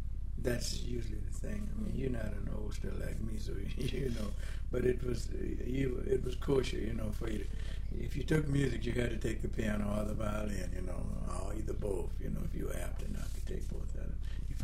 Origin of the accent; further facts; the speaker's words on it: New York, United States; also born or lived in Pensacola; Well, I was born here in Pensacola, yes, but I was reared in New York. For about 18 years, we lived there.